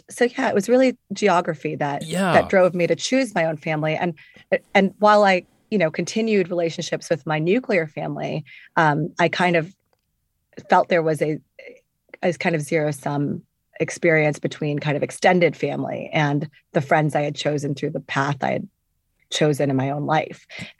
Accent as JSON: {"language": "English", "country": "Pakistan", "also_born_or_lived": "Indonesia / Sudan", "said": "So I spent my formative years abroad in Indonesia and in Sudan. I'm Pakistani."}